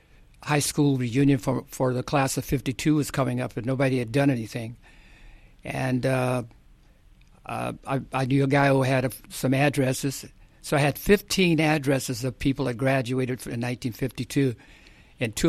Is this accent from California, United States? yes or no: yes; Los Angeles, California, United States; but I grew up in Lower Boyle Heights.